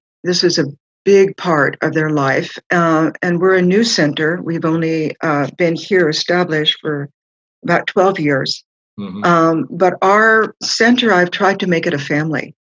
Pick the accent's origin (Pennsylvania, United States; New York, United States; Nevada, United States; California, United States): California, United States; now in Dallas, United States; I'm from Southern California, where it's mostly Western.